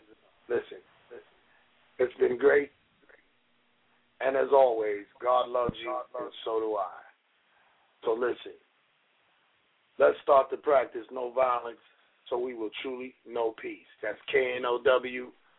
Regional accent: New York, United States; As a New Yorker, I can definitely say that is true.

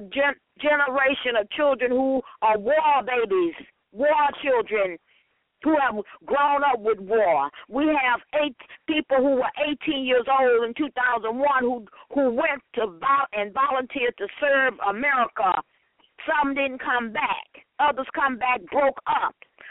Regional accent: United States; And I am an American, and I'm a proud American.

